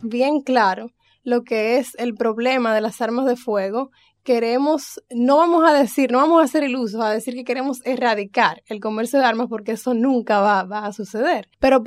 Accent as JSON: {"language": "Spanish", "country": "Dominican Republic", "said": "soy de la República Dominicana"}